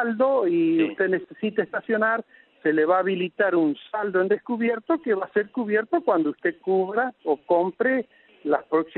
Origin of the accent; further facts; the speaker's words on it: Paraná, Entre Ríos, Argentina; somos todos argentinos y paranaenses